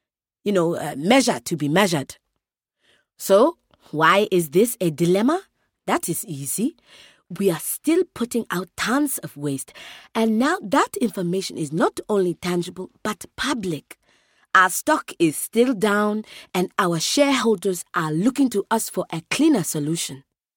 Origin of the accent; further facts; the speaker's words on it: Oloitokwe, Kenya; In my hometown of Oloitokwe, Kenya, we use green practices without even considering it or referring to them as green.